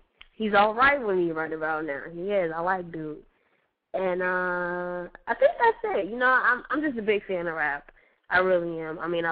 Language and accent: English; Las Vegas, Nevada, United States; also born or lived in Detroit, United States / New York, United States; Like, originally, I'm from Detroit. I grew up, for the most part, in Las Vegas, and, you know, I lived in New York.